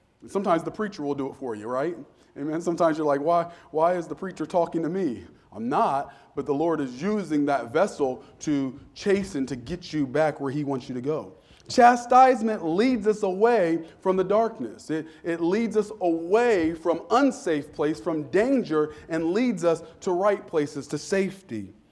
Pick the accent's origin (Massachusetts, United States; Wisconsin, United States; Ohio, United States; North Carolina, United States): Ohio, United States; Wilmington; the Cincinnati Bengals had their last training camp in my hometown in Wilmington, Ohio